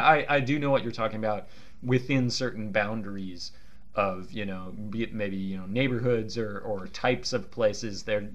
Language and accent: English; California, United States; I grew up, you know, I grew up in the Bay Area.